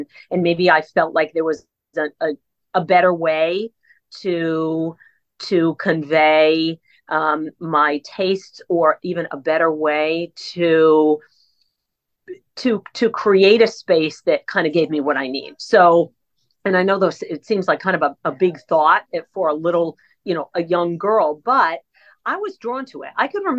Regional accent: Connecticut, United States; So again, we're from the Northeast. You had mentioned you grew up in New York. We're from Connecticut.

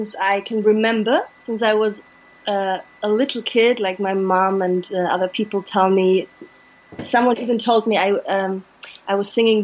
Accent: Speyer, Rhineland-Palatinate, Germany; I grew up in the southwest of Germany. It's like the federal state Rhineland-Palatinate, like really west of Germany. And it's a small town where I'm from, called Speyer, with a really big cathedral.

